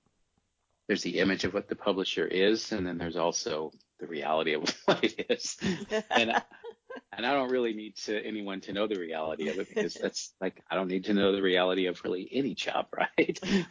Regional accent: Iowa City, Iowa, United States; if I grew up in Iowa City and I went to the University of Iowa and I'm a book publisher and I'm on the City of Literature in some ways, I'm sort of like the quintessential City of Literature child, right?

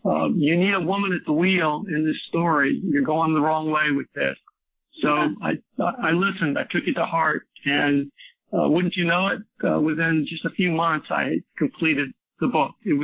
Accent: Alexandria, Louisiana, United States; I grew up in Alexandria, Louisiana, which is right in the middle of the state. It's an L-shaped state, and Alexandria is in the middle of the upright of the L. Town of about 40,000 people.

